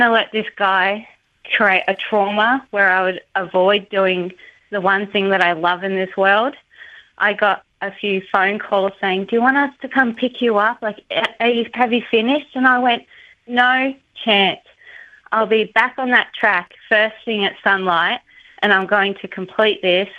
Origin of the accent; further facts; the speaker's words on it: Australia; And as an Australian woman, I'm really sick of these close calls where the police don't really take us seriously.